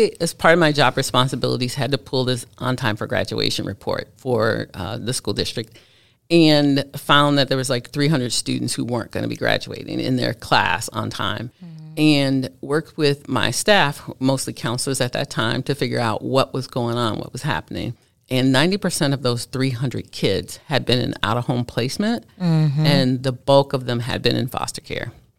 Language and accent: English; Chicago, Illinois, United States; I grew up in Chicago, a kid of the 80s, 90s, and went to college in a very small town.